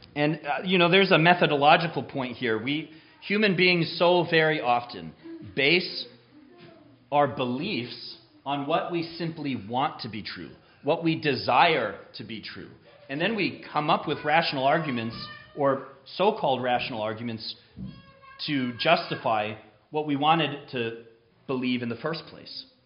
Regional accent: California, United States; Growing up in Southern California, every spring my mom and I would put a garden, just about every spring.

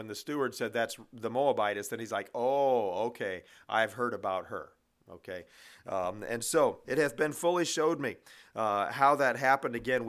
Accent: Missouri, United States; But I did live for my teen years in northern Missouri. But still, half of my life or more, I haven't lived in the state of Missouri. But this is the land of my nativity.

